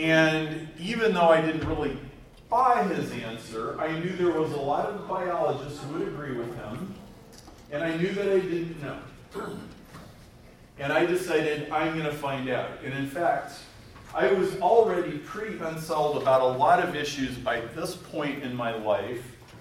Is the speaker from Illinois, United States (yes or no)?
yes; Chicago, Illinois, United States; I'm delighted that you're here. I'm from Chicago.